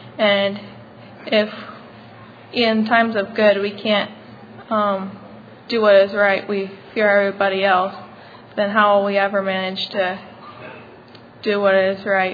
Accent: Idaho, United States; I'm from Idaho.

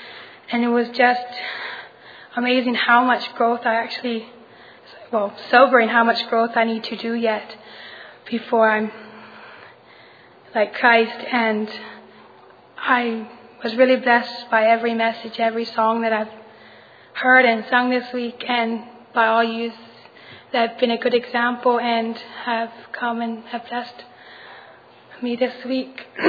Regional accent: Tecate, Baja California, Mexico; from Tecate, Mexico.

